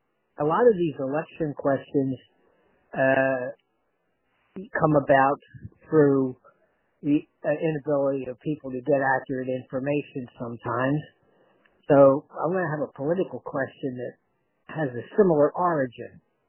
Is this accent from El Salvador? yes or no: no; Philadelphia, Pennsylvania, United States; I've been voting for a long time, born and raised in Northeast Philly, 75 years old